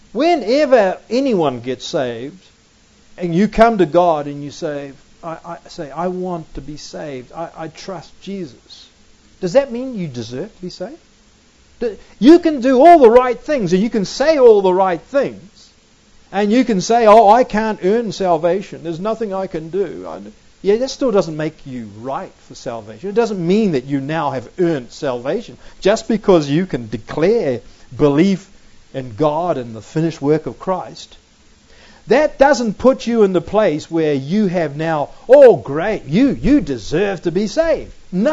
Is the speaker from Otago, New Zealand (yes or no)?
no; Auckland, New Zealand; When I was a Christian growing up in Auckland, New Zealand